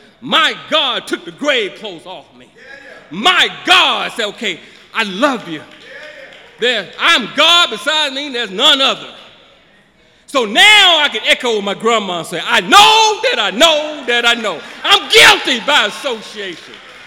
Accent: Turrell, Arkansas, United States; My brothers and sisters, when I was growing up in Turrell, Arkansas, I know back at my grandmama's story.

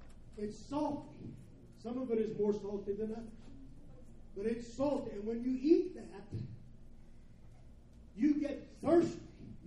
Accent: Ohio, United States; moved away as an adult; also born or lived in Kentucky; I grew up in Ohio. By birth, I'm a Yankee. Amen. By choice, I'm south of the Mason-Dixon line. I came to Kentucky to go to school as a Methodist boy, be a Methodist preacher.

